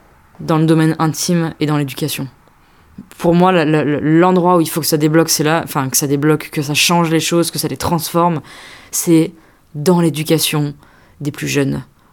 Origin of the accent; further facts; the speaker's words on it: Auvergne-Rhône-Alpes, France; moi, je viens d'Auvergne, donc la mer, on l'a pas.